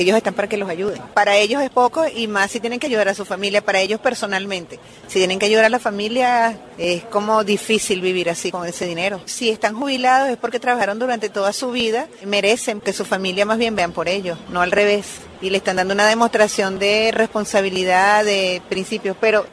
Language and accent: Spanish; Venezuela; moved away as an adult; Yo soy venezolana, tengo un año acá, me vine por la situación de mi país porque no está fácil.